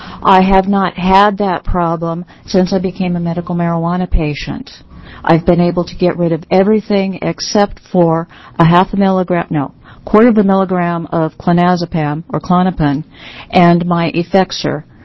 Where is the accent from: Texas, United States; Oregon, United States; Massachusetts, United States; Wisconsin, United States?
Oregon, United States; Portland; And I'm from Portland, Oregon.